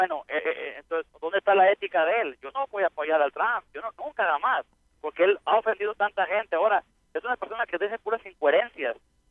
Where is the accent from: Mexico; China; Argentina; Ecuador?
Mexico; now in United States; yo soy mexicano, primeramente mexicano y los ciudadanos americanos, pero amo este país como amar a México